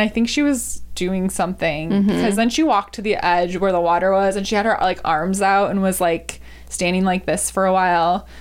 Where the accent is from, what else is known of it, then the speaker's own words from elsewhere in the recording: Wisconsin, United States; You know, like, I grew up in Wisconsin. The Milwaukee Brewers are our team.